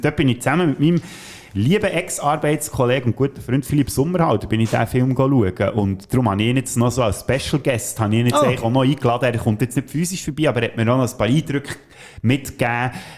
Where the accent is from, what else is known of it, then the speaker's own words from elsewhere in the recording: Basel, Basel-Stadt, Switzerland; Ja, weißt du, bei uns in Basel sagt man ja einem kleinen Kind ein Buschi.